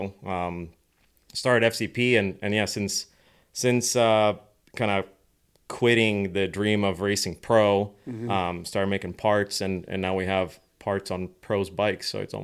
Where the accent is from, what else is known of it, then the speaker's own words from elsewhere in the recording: Sweden; moved away; Born and raised in Sweden, rode dirt bikes, started riding when I was nine.